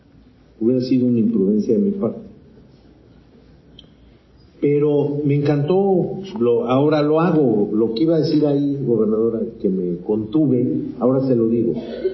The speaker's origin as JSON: {"language": "Spanish", "country": "Mexico", "said": "Somos mexicanos porque nos identificamos."}